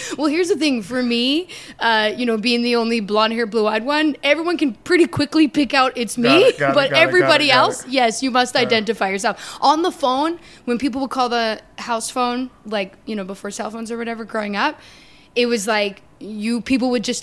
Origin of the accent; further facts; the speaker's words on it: Canada; I don't know much. I'm from Canada, but I know Michigan, and people talked about Michigan.